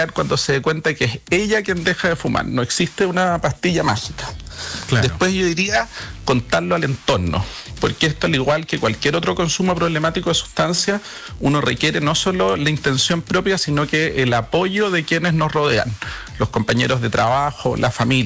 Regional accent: Temuco, Araucanía, Chile; yo soy de Temuco y pega fuerte en el sur, ¿cierto?

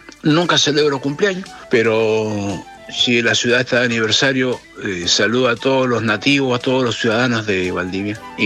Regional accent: Mendoza, Argentina; moved away as an adult; now in Santiago, Chile; Yo soy de Mendoza, oriundo de Mendoza. En el 85 llegué a Santiago en camiones, cruzaba la cordillera con el camión. En el 93 me establecí en Santiago definitivamente y en el año 95 me llegó la permanencia definitiva.

